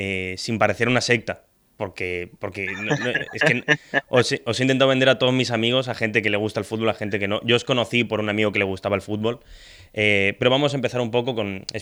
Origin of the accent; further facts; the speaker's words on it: Argentina; yo siendo argentino